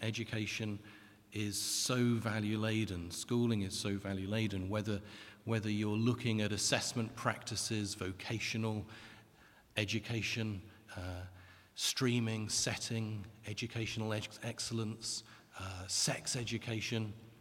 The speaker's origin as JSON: {"language": "English", "town": "Salisbury", "region": "South West England", "country": "United Kingdom", "tie": "born or raised there", "also_born_or_lived": "Wales", "lives_now": "Leeds, United Kingdom", "said": "I grew up in Salisbury in Wiltshire and taught in the south of England for a number of years. Started teaching in Wales and then moved to Leeds in the year 2000, 16 years ago."}